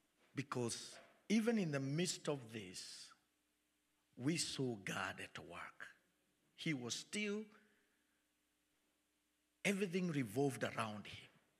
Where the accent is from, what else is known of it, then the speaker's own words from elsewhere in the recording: Kenya; I come from Kenya, and I come to share the good news.